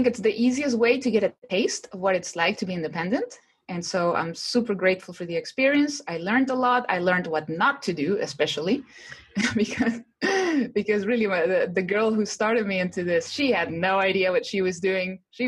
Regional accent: Chile; English is a second language; So, well, as you said, I'm from Chile, and I have been doing digital marketing for the past 10 years or so

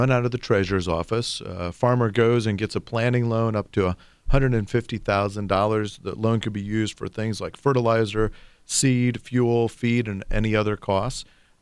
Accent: Ohio, United States; I'm from Northwest Ohio.

